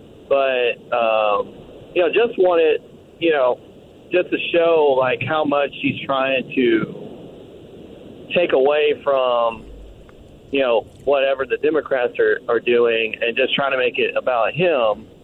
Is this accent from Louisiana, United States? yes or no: yes; Louisiana, United States; So I grew up in Lethal, Louisiana, which is right next to now named Fort Pokagon